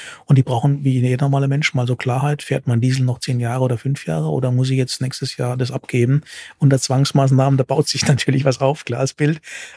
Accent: Southern Germany, Germany; als Süddeutscher

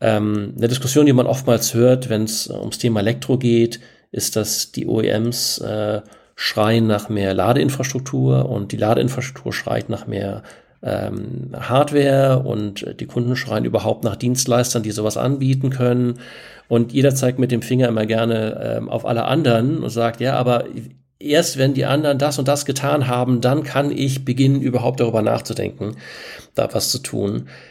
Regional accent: Berlin, Germany; Ich komme aus dem Transport, bin hier in Berlin in einem kleinen Transportunternehmen aufgewachsen, das meine Eltern geführt haben.

